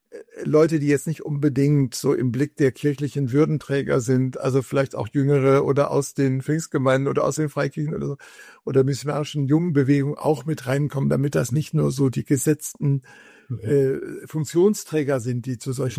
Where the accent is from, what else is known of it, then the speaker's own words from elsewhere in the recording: Germany; Und dann mussten wir uns als Deutsche, als 120 oder wie viel wir da waren, gemeinsam aussetzen